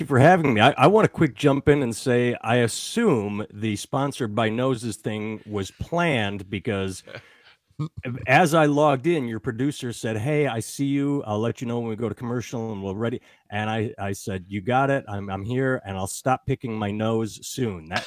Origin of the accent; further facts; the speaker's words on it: Madison, Wisconsin, United States; born there; now in Iowa City, United States; I was born in Madison. I now live in Iowa City. It's like a mini Madison, same sort of college vibe, but smaller.